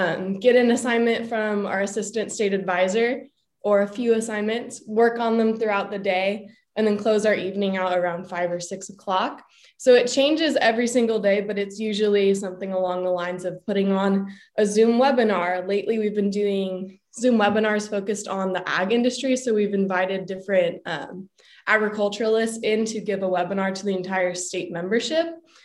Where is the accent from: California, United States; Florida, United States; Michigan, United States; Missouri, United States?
California, United States; Spreckels; I'm from Spreckles, California, which is just outside of Salinas.